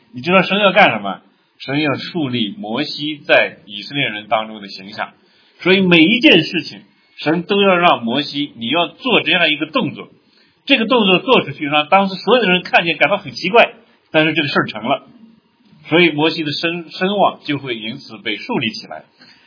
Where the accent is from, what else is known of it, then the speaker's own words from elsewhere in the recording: Shaanxi, China; accent: Shaanxi; 因为我们陕西话说非常解馋